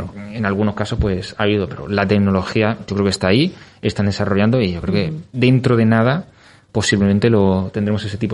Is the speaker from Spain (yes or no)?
yes; Málaga, Andalusia, Spain; Al final, pues yo no soy de Murcia, yo soy de Málaga